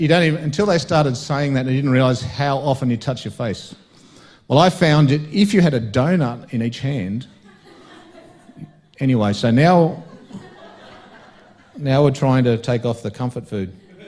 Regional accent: Canberra, Australian Capital Territory, Australia; also born or lived in Brisbane; I was born and bred in Canberra and we lived in Brisbane for a little while. But apart from that, I've lived here my whole life. And it's always been the same. From way back when I was born in the 1950s

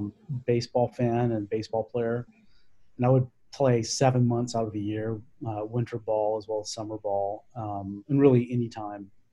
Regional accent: Texas, United States; So I grew up in the Preston Hollow area on Wagoner Drive, and I went to Preston Hollow Elementary School.

